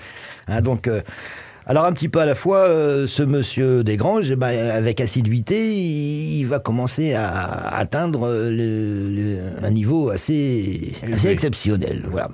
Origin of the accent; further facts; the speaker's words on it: Roubaix, Hauts-de-France, France; born there; puisque je suis d'origine des Hauts-de-France. Je suis né à Roubaix, j'ai vécu, à Marcq-en-Barœul à l'époque. Actuellement, je suis dans le Pas-de-Calais